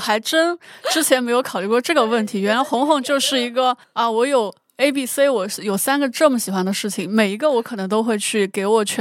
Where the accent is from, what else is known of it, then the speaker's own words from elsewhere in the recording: Sichuan, China; 因为我家是四川的，我会在两个城市